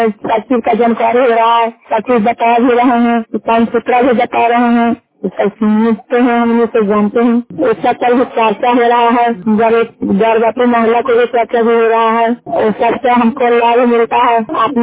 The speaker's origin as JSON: {"language": "Hindi", "region": "Bihar", "country": "India", "said": "और खरखारी प्रखंड के निवासी हूँ और जिला नालंदा।"}